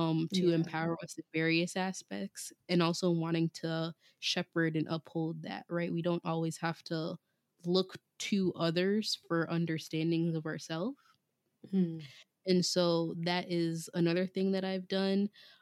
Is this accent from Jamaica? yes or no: yes; Jamaica; especially as a Jamaican, we don't do things small fries